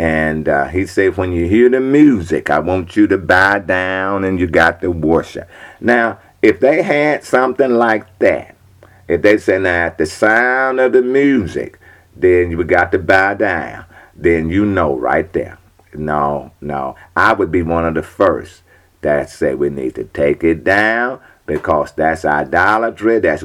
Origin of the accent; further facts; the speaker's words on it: Mississippi, United States; like where I come from Lincoln County there in Mississippi, Lincoln County.